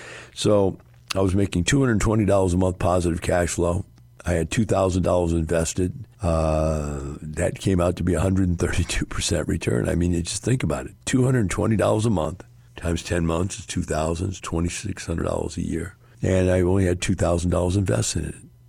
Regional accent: Madison, Wisconsin, United States; I'm from Wisconsin. We're in Madison, Wisconsin, quite honestly, the reality is that the water is crystal clear. It's all glacial-fed lakes there.

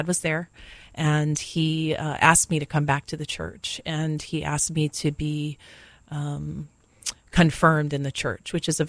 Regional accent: Kaneohe, Hawaii, United States; I grew up in Kaneohe, born and raised there most of my life. Went to school in town at University Lab School, but pretty much born and raised in the country.

